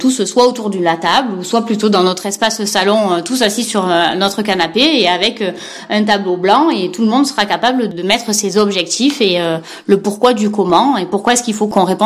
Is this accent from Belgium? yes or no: no; Digne-les-Bains, Provence-Alpes-Côte d'Azur, France; on est originaire de Digne-les-Bains.